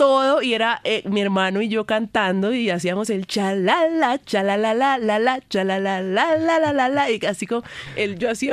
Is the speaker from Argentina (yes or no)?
no; Bogotá, Colombia; also born or lived in Quibdó; yo nací, mi hermano nació aquí en Bogotá, yo nací en Quibdó por cosas de la vida que pasaron, pero nos criamos, los primeros años los pasamos aquí en Bogotá.